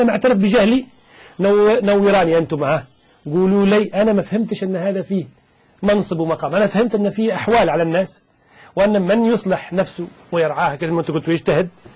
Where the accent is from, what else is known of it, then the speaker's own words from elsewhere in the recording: Tunisia; أنت من لبنان وأنا من تونس